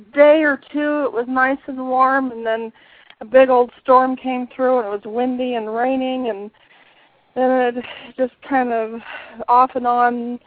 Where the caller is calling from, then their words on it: Washington, United States; I'm calling from Washington State.